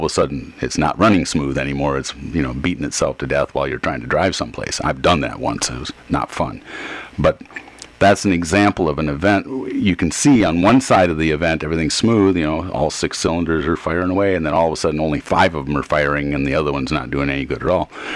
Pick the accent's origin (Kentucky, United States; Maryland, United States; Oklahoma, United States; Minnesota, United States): Minnesota, United States; Rochester; When I grew up, I couldn't go, because I'm driving from Rochester to Stuartville, past cornfields